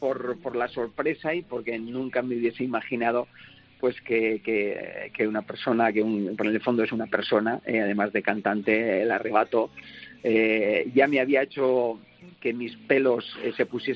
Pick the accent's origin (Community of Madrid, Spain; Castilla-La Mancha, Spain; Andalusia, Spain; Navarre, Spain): Navarre, Spain; Pamplona; es un honor como navarro, como pamplonés